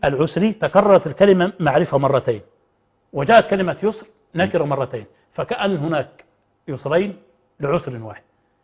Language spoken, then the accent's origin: Arabic; Egypt; كلنا كمصريين